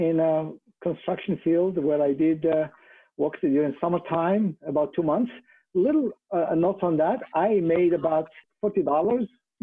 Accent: Marrakesh, Marrakesh-Safi, Morocco; I'm originally from Morocco, in Marrakesh.

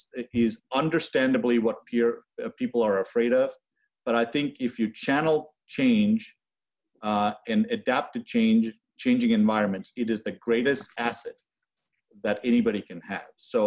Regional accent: India; when I grew up in India and certainly came here

